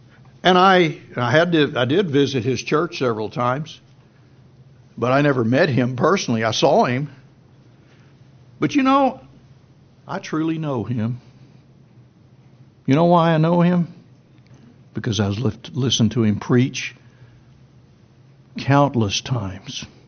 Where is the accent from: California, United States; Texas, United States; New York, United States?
Texas, United States; Plainview; or my great use of the English language, which doesn't exist, growing up in Plainview, Texas.